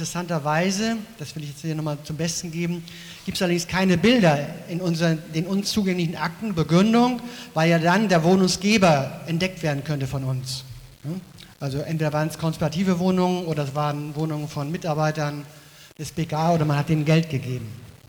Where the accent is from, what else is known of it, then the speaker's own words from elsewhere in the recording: West Germany, Germany; ich komme aus dem Westen